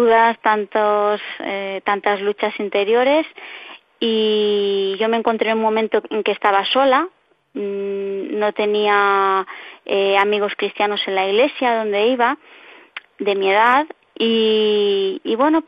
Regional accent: Barcelona, Catalonia, Spain; now in Palencia, Spain; Vivimos actualmente en Palencia, uh-huh. en Castilla y León, aunque somos de Barcelona.

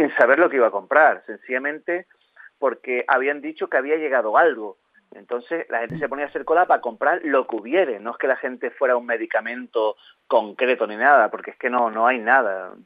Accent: Canary Islands, Spain; siendo canario, con la vinculación importante que hay entre Canarias y Venezuela

